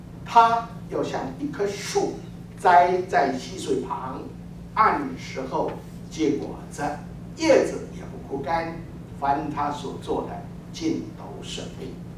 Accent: Taiwan; now in United States; 那他们邀请我们从台湾来，在美国总会呢做总会的代表

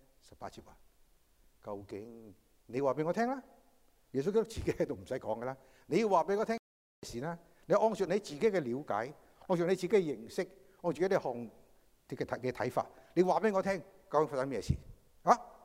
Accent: China; 我們中國人特別，我們很醒目的，很聰明的

